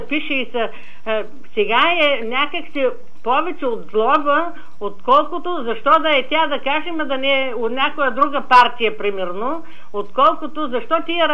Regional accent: Thrace, Bulgaria; Понеже аз съм тракийка

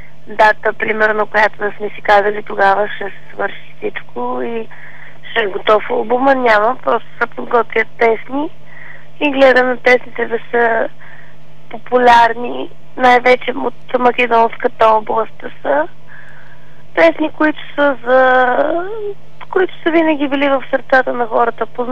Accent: Pazardzhik, Pazardzhik Province, Bulgaria; Абе, всичките са хубави, но тъй като съм си от Пазарчик, мисля, че към тракийското съм по...

